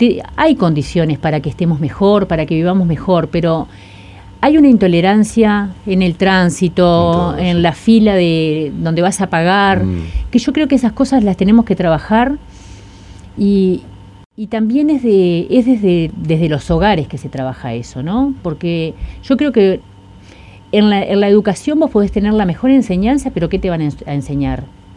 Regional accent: interior, Uruguay; also born or lived in Montevideo; yo me crié, nací en Montevideo, pero me crié en el interior.

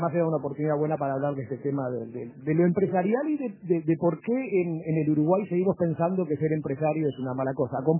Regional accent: Madrid, Community of Madrid, Spain; Bueno, yo soy de Madrid.

